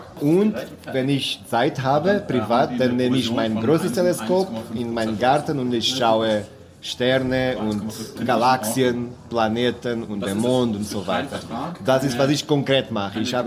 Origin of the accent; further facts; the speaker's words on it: Portugal; German is a second language; ich komme aus Portugal.